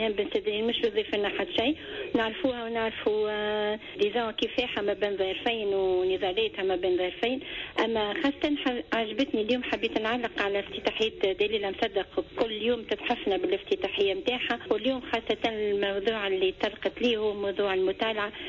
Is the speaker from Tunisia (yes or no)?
yes; Sousse, Sousse Governorate, Tunisia; أنا مواطنة من سوسة مستمعة وفية البرنامج بوليتيكا.